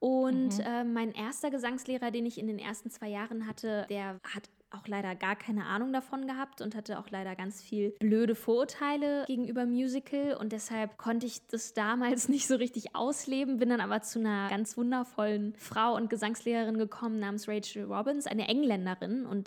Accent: Kassel, Hesse, Germany; auch in meiner Heimat. Es war ganz schön, da wieder zurückzukommen.

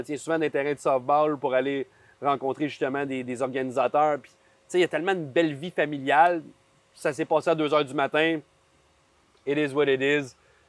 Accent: Quebec, Canada; French is a second language; Je te dirais que mon accent est encore prononcé. Pour moi, c'est une façon aussi de mettre la table à un projet qui est du Québec

